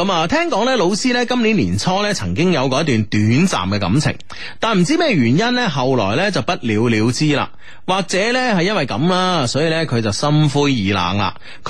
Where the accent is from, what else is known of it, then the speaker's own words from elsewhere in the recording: Hong Kong; 即系比如我哋港人啦